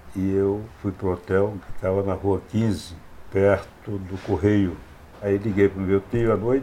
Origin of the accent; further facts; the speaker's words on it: Ceará, Brazil; Eu cheguei aqui em 1953, tinha 22 anos. Quando eu cheguei em Curitiba, eu cheguei de terno e linho, que eu vim lá do Ceará todo.